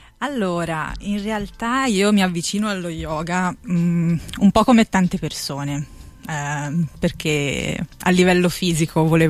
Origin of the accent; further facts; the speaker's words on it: Florence, Tuscany, Italy; perché poi da buona fiorentina